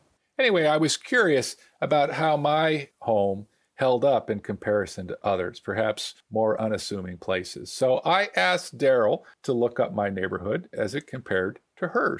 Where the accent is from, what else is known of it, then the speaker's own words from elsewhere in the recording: West Coast, United States; I mean, I grew up on the West Coast, and I got, if you want to say, used to earth tremors and an earthquake or whatever.